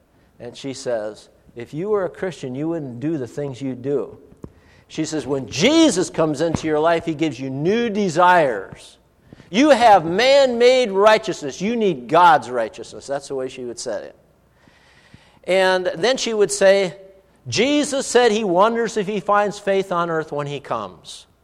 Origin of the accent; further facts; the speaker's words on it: Duluth, Minnesota, United States; also born or lived in Iron Range; And then I was raised in Duluth. I was born in the Iron Range, but then we moved to Duluth, and we had a cabin on the Iron Range still.